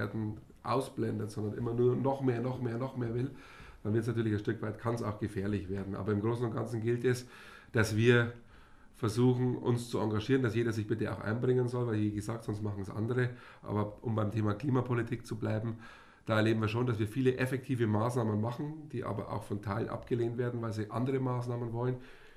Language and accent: German; Brand, Germany; Also ich bin aus Brand, du hast es schon angesprochen